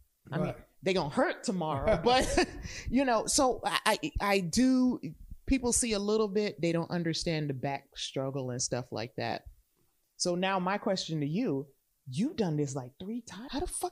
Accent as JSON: {"language": "English", "town": "El Paso", "region": "Texas", "country": "United States", "tie": "born or raised there", "said": "Fort Bliss, El Paso is my hometown. It was where my dad retired. I grew up in the area and so forth."}